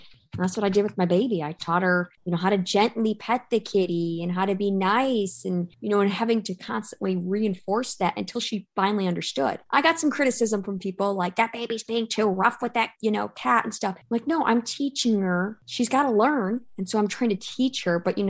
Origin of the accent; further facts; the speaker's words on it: Illinois, United States; I started in my home state of Illinois, my mission to get it passed in all 50 states.